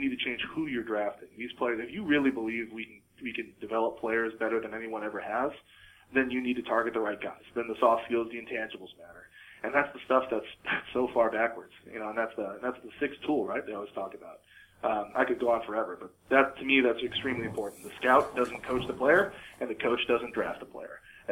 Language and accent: English; Midwest, United States; now in Seattle, United States; I grew up in the Midwest. If you ask a question, you get an answer. That's my Midwestern upbringing. That's how we are.